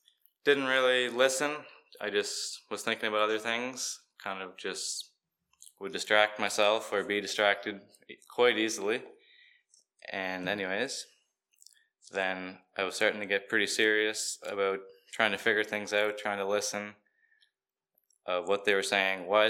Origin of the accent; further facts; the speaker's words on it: Nova Scotia, Canada; So I grew up in Cape Breton, and I was going to a gospel hall similar to this in Cape Breton.